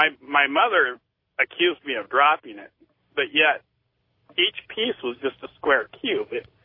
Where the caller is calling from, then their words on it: Sioux Falls, South Dakota, United States; from Sioux Falls.